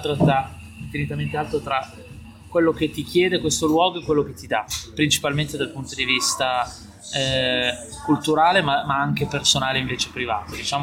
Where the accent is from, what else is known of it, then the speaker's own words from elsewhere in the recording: Milan, Lombardy, Italy; born there; però di fatto avevo sempre come base Milano, che è anche la mia città natale